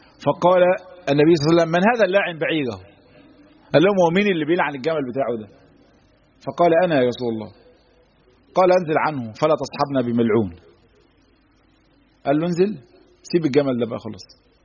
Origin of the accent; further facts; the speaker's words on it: Egypt; احنا دايما عندنا في مصر بيقول لك ايه الله يخرب